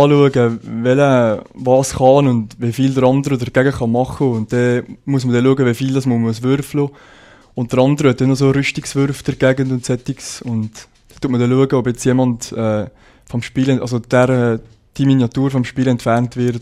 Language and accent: German; Switzerland; Und wir als Schweizer kennen